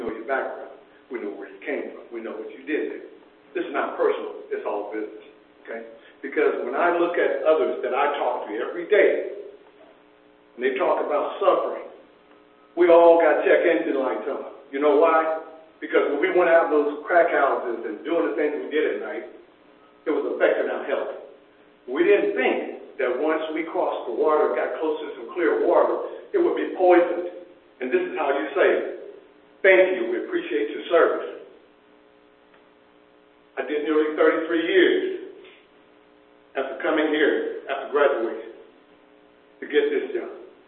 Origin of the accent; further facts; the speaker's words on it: Mississippi, United States; moved away as an adult; now in Dallas, United States; Now, I'm an Ole Miss graduate. I played football down here. I came from Mississippi, trusting the city of Dallas to take care of myself and my family